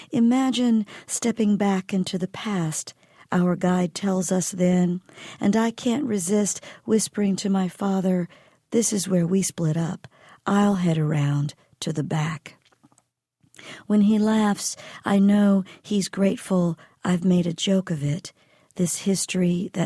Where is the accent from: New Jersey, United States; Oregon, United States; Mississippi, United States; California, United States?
Mississippi, United States; particularly my home state, Mississippi.